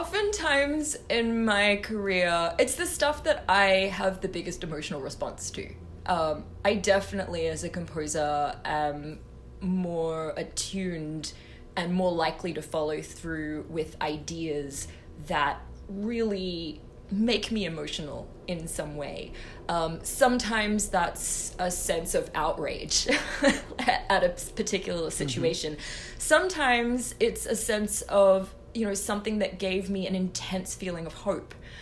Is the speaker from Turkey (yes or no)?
no; Australia; I grew up in Australia in a past life, studying classical acting.